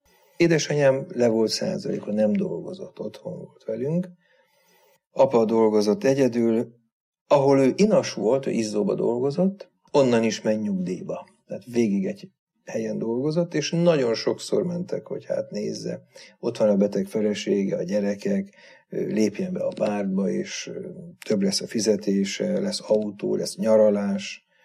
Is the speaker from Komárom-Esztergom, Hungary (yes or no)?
no; Vác, Pest, Hungary; Iskolai hitoktatás az elvileg volt, a Vácon a Kőkapu általános iskolába jártam.